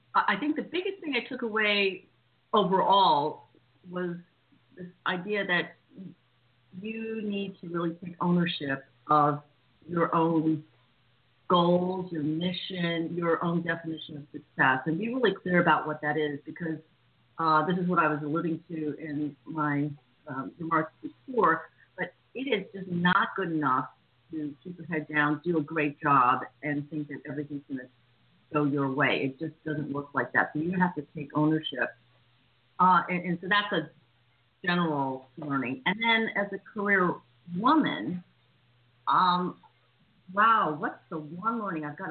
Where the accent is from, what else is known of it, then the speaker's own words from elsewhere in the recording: United States; But just to fill in some of the gaps there, I grew up in the States.